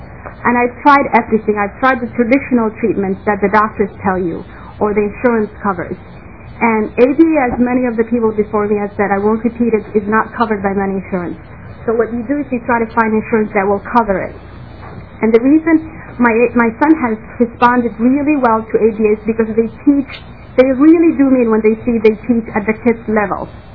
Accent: Somalia; now in United States; I'm originally from Somalia

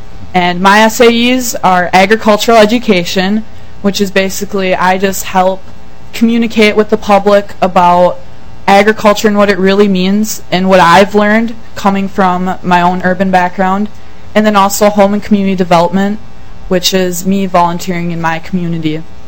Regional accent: Sleepy Eye, Minnesota, United States; I'm from Sleepy Eye. I go to Sleepy Eye Public. There's three schools in our town.

